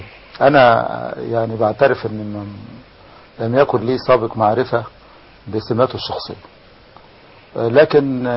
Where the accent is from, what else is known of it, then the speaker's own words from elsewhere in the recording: Egypt; انا بالفعل مصري من شعر رأسي الى اخمص قدمي